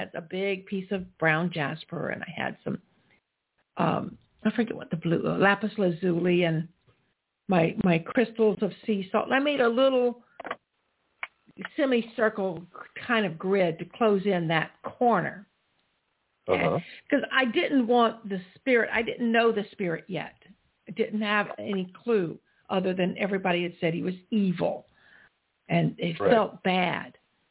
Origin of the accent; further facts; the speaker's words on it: South Carolina, United States; which came from my hometown church in South Carolina.